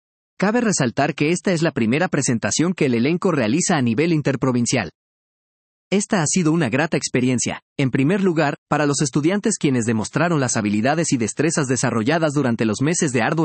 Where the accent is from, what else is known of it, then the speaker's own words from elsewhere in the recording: Piura, Peru; ya que como buenos piuranos teníamos la tarea de mostrar lo bonito de este baile